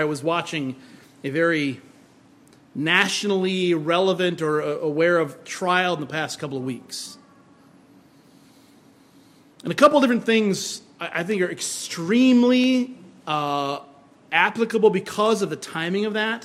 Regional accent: Iowa, United States; In my hometown, it was the ice cream capital of the world. Small town in Iowa, called the ice cream capital of the world

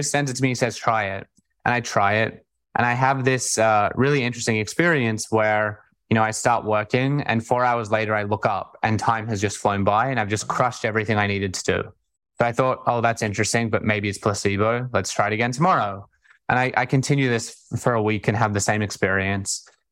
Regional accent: Sydney, New South Wales, Australia; accent: Australian; I grew up in Sydney, Australia, hence the accent.

